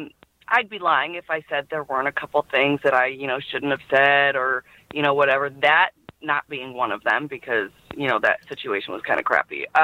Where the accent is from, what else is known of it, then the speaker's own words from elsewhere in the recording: Michigan, United States; Like I said, I'm from Michigan, and so Michigan State is on there.